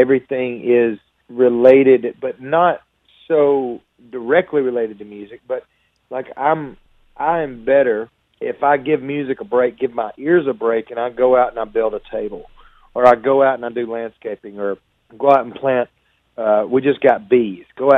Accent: Alabama, United States; now in Nashville, United States; I grew up in Alabama and didn't really know songwriting was an option for me until people started saying, hey, you know, you should move to Nashville and pursue this.

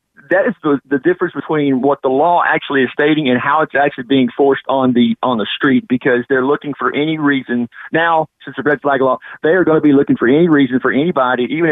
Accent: Huntington, Texas, United States; I'm from Huntington, Texas, man.

